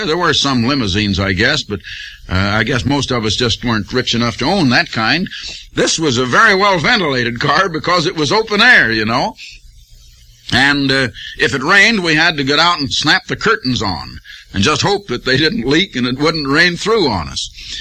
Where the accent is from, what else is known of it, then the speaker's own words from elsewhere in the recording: Iowa, United States; He comes from Illinois, and I come from Iowa